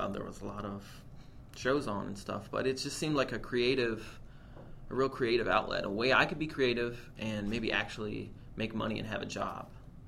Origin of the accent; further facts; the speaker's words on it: Wellsville, New York, United States; born there; I was born in Wellsville, Western New York. My dad grew up in Wilson.